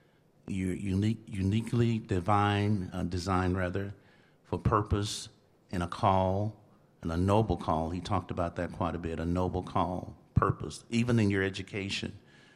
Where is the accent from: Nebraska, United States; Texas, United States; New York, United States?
Texas, United States; Lubbock; We're both pastors, and I grew up here in Lubbock, raised here in Lubbock.